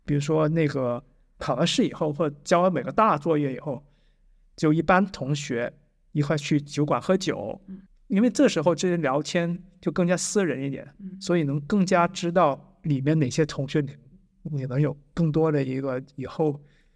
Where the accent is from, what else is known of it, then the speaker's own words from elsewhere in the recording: China; 不是说我是中国人，我就非得跟中国人交朋友